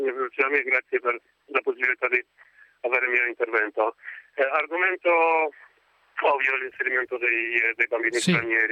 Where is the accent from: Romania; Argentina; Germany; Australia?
Romania; Italian is a second language; now in Italy; Sì, sono rumeno